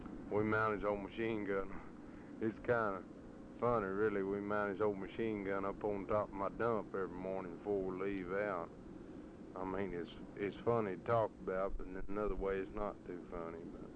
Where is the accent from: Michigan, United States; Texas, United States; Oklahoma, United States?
Texas, United States; We they all know that we feed a lot of bull, being we're from Texas